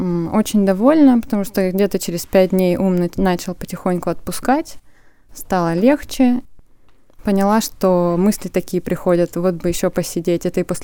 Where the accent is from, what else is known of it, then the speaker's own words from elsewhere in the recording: Moscow, Russia; я из Москвы.